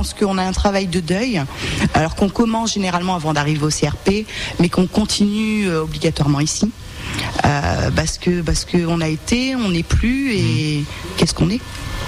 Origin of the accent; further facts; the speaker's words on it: Nouvelle-Aquitaine, France; Je viens de Charente et on a une région qui est très très pauvre en lieu de formation.